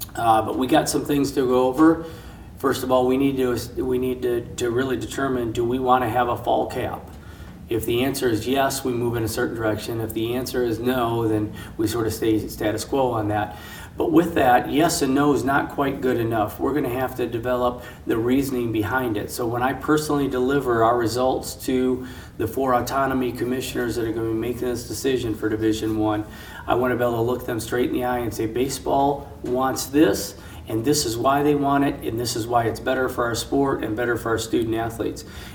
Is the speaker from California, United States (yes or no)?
no; Michigan, United States; I'm a Midwesterner from Michigan, and so it's close to home and what I like.